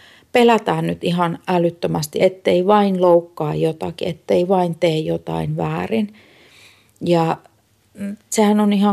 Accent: Kaamanen, Lapland, Finland; ja mä oon kotoisin Inarin kunnan pohjoispuolella olevasta pienen pienestä Kaamasen kylästä. Se on ihan tosi pieni kylä ja mun mummola on Syysjärvellä, joka on vielä siitä Kaamasen kylästä sellainen parikymmentä kilsaa pohjoiseen.

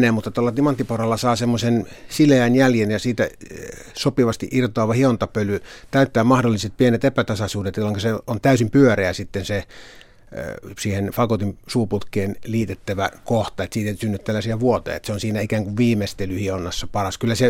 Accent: Joensuu, North Karelia, Finland; Olen kotoisin Itä-Suomesta Joensuusta

